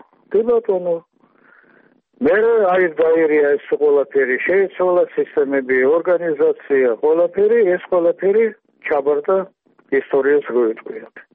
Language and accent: Georgian; Tbilisi, Georgia; born there; მაგრამ მე ხომ თბილისში დავიბადე ეგას.